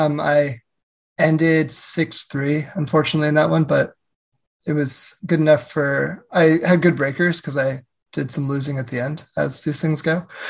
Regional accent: California, United States; because born and raised in California, I went to school in New York.

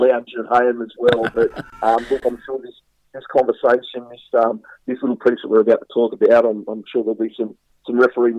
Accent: Helensburgh, New South Wales, Australia; So I grew up in Helensburg, so that's the most northern suburb of the Illawarra.

